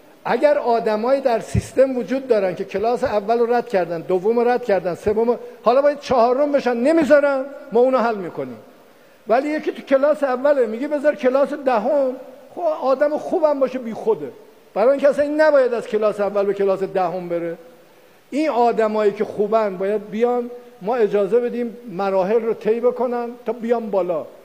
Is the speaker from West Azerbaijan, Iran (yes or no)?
yes; Mahabad, West Azerbaijan, Iran; born there; تو مهابات به دنیا اومدم، اونجا شهر کردها و سنی‌ها و این حرف هاست